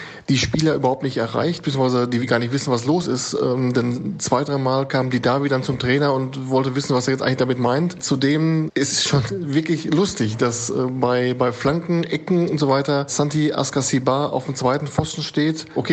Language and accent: German; North Rhine-Westphalia, Germany; Als Westfale ist es ja auswärts nicht mal ganz so einfach gewesen.